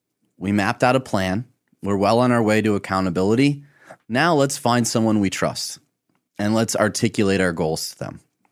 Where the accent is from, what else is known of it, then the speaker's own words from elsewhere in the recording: Michigan, United States; Now, growing up in Michigan, growing up with the background that I had with my dad, you know, salary was it.